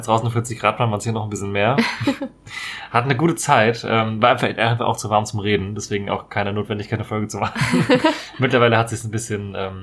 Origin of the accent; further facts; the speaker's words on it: Marburg, Hesse, Germany; Das ist in Eschwege, das ist relativ nah an meiner Heimatstadt eigentlich. Komme ursprünglich aus Marburg in Hessen.